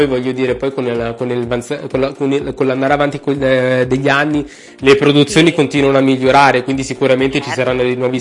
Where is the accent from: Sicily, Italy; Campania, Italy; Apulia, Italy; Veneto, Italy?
Sicily, Italy; io sono l'altro isolano, io sono della Sicilia